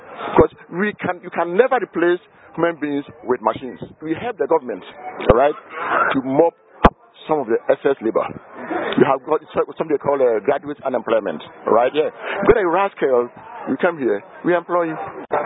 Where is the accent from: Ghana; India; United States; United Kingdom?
Ghana; For me, I grew up in Ghana.